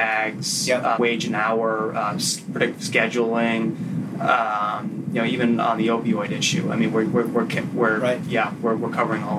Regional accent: Marlborough, Massachusetts, United States; I grew up in Marlborough, Massachusetts.

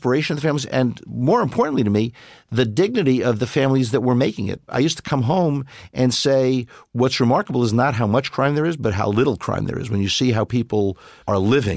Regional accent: Brooklyn, New York, United States; I grew up in Brooklyn.

